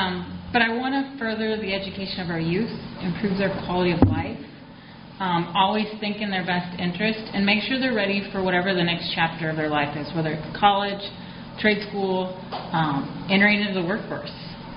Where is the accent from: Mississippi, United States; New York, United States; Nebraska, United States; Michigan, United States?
Nebraska, United States; now in Wyoming, United States; I am not a born and raised Wyomingite. I moved here from Nebraska after I graduated from college.